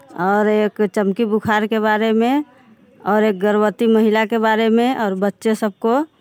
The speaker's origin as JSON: {"language": "Hindi", "town": "Sarfuddinpur", "region": "Bihar", "country": "India", "said": "हम हनी समूह के सदस्य हैं और सरफुद्दीनपुर के रहने वाले हैं।"}